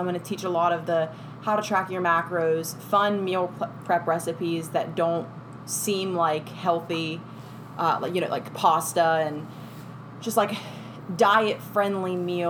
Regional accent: Houston, Texas, United States; Texas. I grew up in Houston.

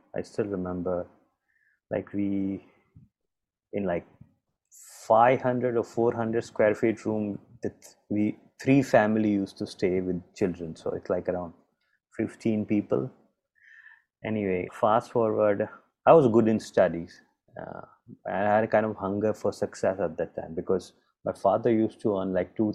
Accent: India; also born or lived in Dubai / Singapore; now in Kuala Lumpur, Malaysia; Being an Indian, live my life in Dubai and Singapore, and right now I'm settled in KL, Malaysia.

